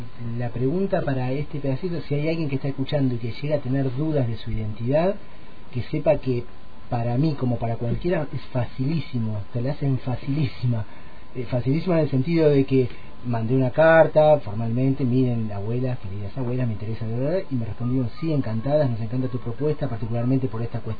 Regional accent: Guaminí, Buenos Aires Province, Argentina; yo soy de un pueblito de la provincia de Buenos Aires, que para ustedes yo sé que somos todos porteños, pero bueno, queda muy lejos de un puerto, porque queda 500 kilómetros al sudoeste, 200 kilómetros desde acá, más allá de Bahía Blanca, que se llama Guaminí

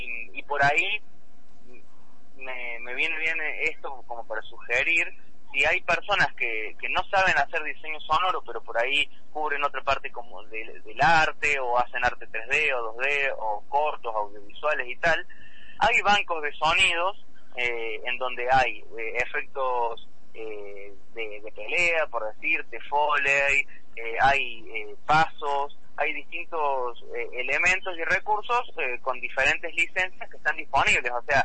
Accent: Córdoba, Argentina; now in Neuquén, Argentina; que originalmente soy de Córdoba, pero la verdad que la ciudad de Neuquén siempre me trató muy bien

